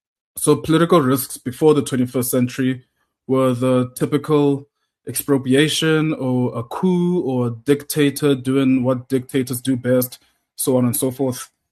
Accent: South Africa; It's actually quite embarrassing as a South African to look at that, at the website.

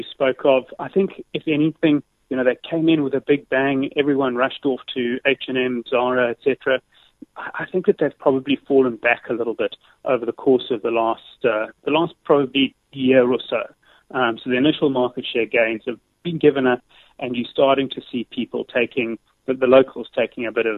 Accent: South Africa; a business that frankly has not performed as well as we as South African investors in Woolworths would have hoped

